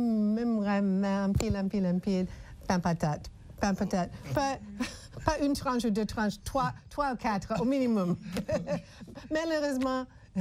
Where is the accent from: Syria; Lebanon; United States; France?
United States; Nous avons la même chose chez nous aux États-Unis après un événement pour Lessons Learned.